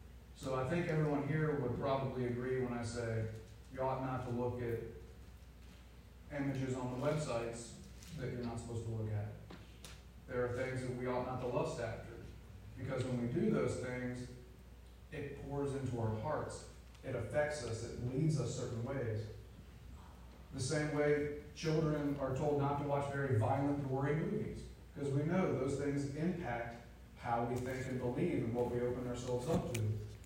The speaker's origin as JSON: {"language": "English", "country": "United States", "tie": "born or raised there", "said": "I grew up in America, in a small town. Halloween's very popular."}